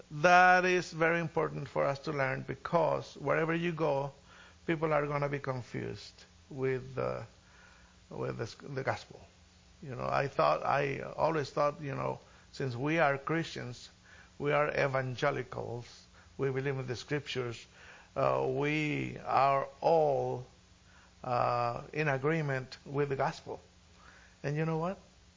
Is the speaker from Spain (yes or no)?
yes; Spain; English is a second language; forgive me for trying to speak English. It's not my first language. It's my second. So I do understand everything you say, so watch out. Especially, you know, you know, it's funny, the Spanish people and English people, I don't know why we learn the bad words first.